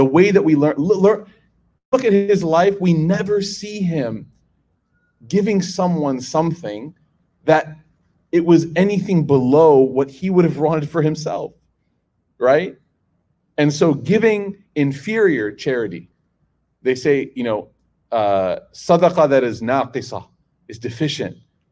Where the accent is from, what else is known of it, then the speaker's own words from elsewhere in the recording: Chicago, Illinois, United States; the masjid that I grew up in Chicago. And he, Chicagoland, sorry.